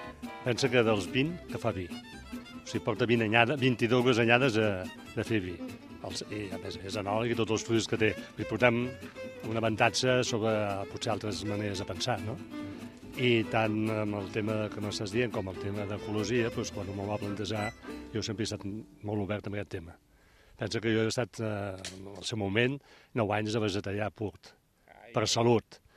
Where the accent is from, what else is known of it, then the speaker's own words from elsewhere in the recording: El Papiol, Catalonia, Spain; nosaltres venim del Papiol, jo l'any 86 vaig vindre a fer el salt cap a Quiral.